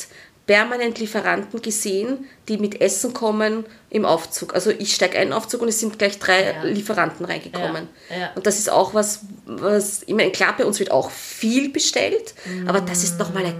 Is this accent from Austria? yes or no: yes; Austria; das, was mir als Österreicher oder eben Deutscher oder Europäer, sagen wir mal Europäer, fehlt, du kannst das Wasser nicht aus der Leitung trinken.